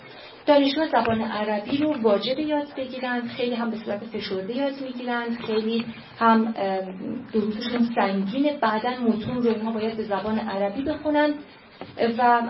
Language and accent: Persian; Iran; به عنوان یه ایرانی شیعه